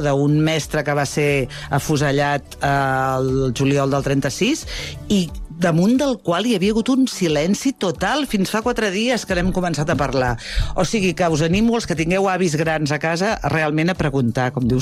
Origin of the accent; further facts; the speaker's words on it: Figueres, Catalonia, Spain; now in Badalona, Spain; Sóc de Badalona però vaig néixer a Figueres, o al revés, sóc de Figueres però visc a Badalona.